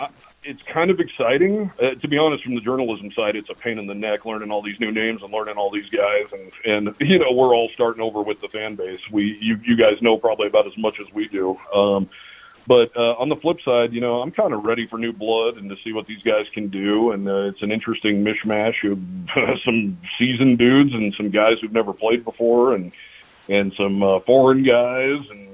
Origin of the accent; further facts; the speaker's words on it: Cheyenne, Wyoming, United States; especially in my hometown in Cheyenne